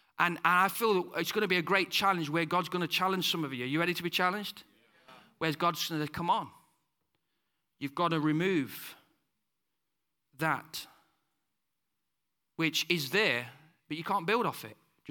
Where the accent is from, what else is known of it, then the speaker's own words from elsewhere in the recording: United Kingdom; I know we're British, yeah, but in this church, we have a kingdom culture, not a United Kingdom culture